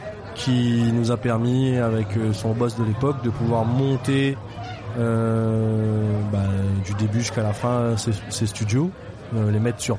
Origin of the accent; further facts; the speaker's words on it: Réunion, France; ben, en fait, on est quoi? Ben, on est réunionnais.